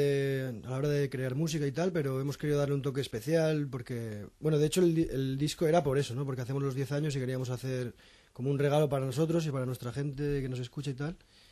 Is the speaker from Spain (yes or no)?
yes; Vitoria-Gasteiz, Basque Country, Spain; now in Barcelona, Spain; somos de Gasteiz, Ander, Egoitz y yo, Johnny es de al lado de Barcelona, y hace 10 años pues nos fuimos para Barcelona.